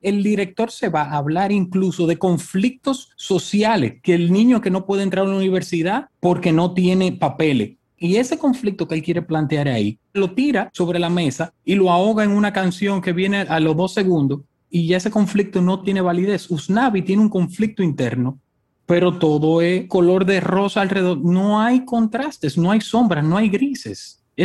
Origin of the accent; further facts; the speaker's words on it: Dominican Republic; Yo como dominicano no sentí ese carisma, ese orgullo que mucha gente he visto en redes sociales expresando.